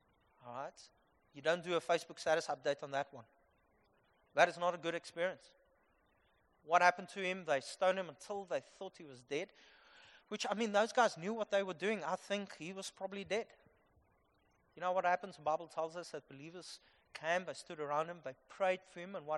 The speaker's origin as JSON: {"language": "English", "town": "Upington", "region": "Northern Cape", "country": "South Africa", "second_language": "English", "said": "Man, I don't like swimming in water. I'm from Upington."}